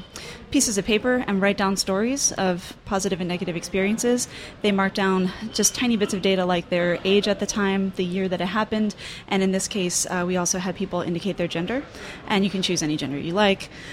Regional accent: Philadelphia, Pennsylvania, United States; I'm from Philadelphia.

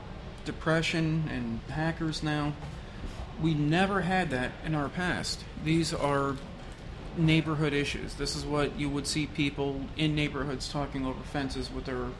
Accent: New Jersey, United States; from Jersey

